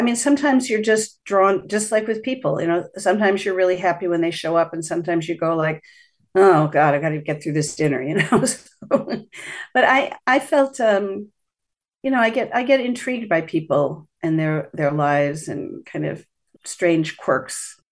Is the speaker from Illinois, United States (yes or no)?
yes; Illinois, United States; I come from Illinois. My husband's from Ontario. We're not New Yorkers.